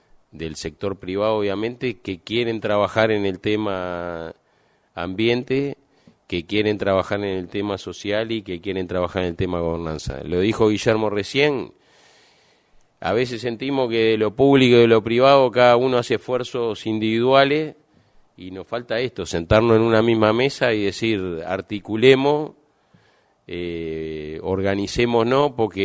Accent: Uruguay; y no entendemos todavía como uruguayos que juntos, independientemente de lo que vote cada uno y del cuadro de fútbol que sea cada uno, juntos vamos a poder lograr muchísimas más cosas

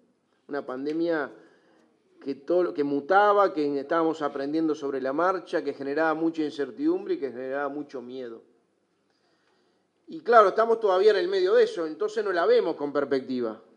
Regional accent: Uruguay; como uruguayo

